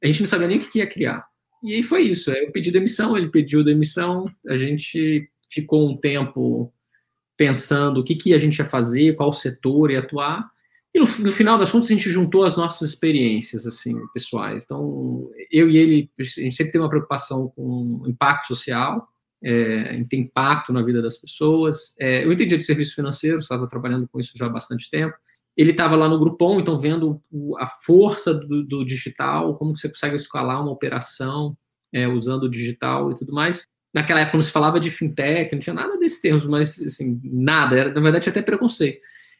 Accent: Brasília, Federal District, Brazil; moved away as an adult; now in São Paulo, Brazil; Eu sou brasiliense, nascido, criado lá. Em Brasília, estudei lá.

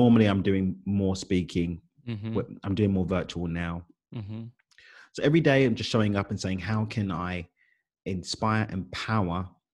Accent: London, United Kingdom; Yeah, I was born in East London.

